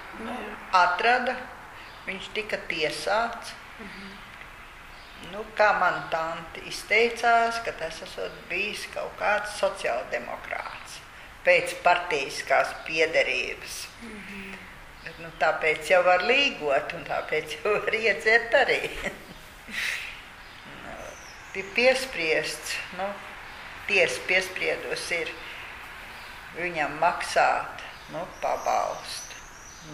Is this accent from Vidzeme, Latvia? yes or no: no; Kurzeme, Latvia; also born or lived in Bišiela; Mani vecāki izgāja, izbrauca uz Liepājas pusi. Liepājas pusē kaut kur mēs nodzīvojām līdz 1964. gadam.